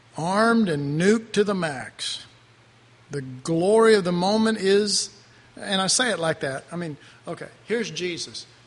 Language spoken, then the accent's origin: English; Dallas, Texas, United States; I mean, I grew up in Oak Cliff, folks. Oak Cliff is evil.